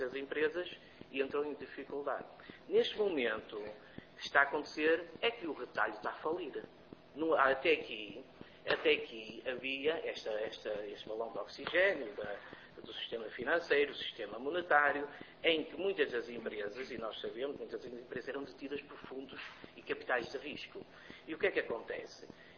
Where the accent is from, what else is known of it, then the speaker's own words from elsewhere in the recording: Vizela, Braga, Portugal; Eu sou também da zona de Guimarães, neste caso de Vizela